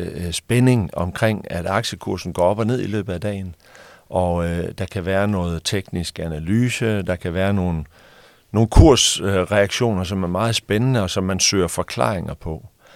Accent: Central Denmark Region, Denmark; Jeg er fra Vestjylland, og i Vestjylland, der taler man om det her begreb, at være den rigeste person på kirkegården.

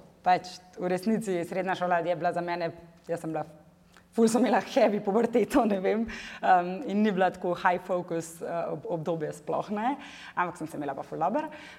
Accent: Brod, Central Slovenia, Slovenia; Jaz sem iz Broda. Ko smo ravno prav ven iz Ljubljane

